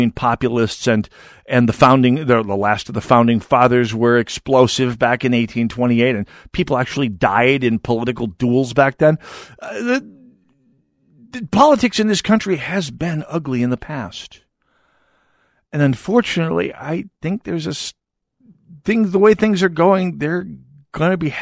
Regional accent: North Dakota, United States; I grew up in North Dakota, and the 7th is basically East Dakota. And the people in North Dakota, where I grew up, had the similar kind of pattern.

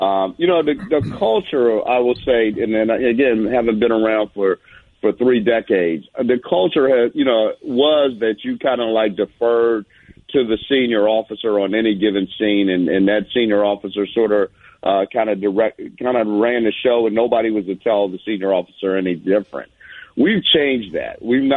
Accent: the South, United States; I grew up in the South

